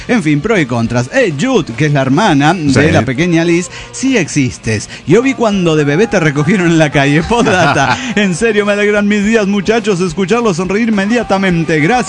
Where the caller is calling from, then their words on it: Parral, Chihuahua, Mexico; Les saluda la flaca de Parral, Chihuahua.